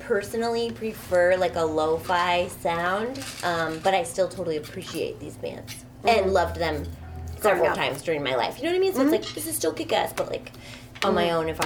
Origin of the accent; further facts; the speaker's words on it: Michigan, United States; Yeah, sure. I grew up in Michigan, and the radio was, like, pretty isolated.